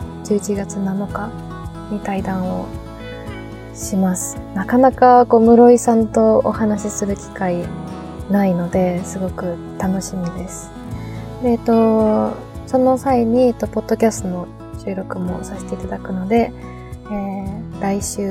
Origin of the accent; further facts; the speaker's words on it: Aichi, Japan; なんか私、愛知県出身なんですけど